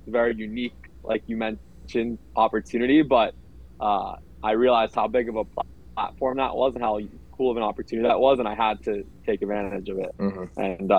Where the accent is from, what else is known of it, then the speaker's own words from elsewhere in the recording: Weston, Florida, United States; Yeah, I grew up in South Florida, a Fort Lauderdale suburb called Weston.